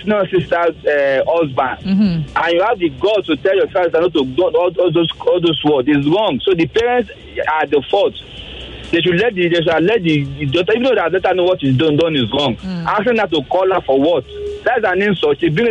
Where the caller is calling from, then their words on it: Ijimu, Nigeria; I'm calling from Ijimu.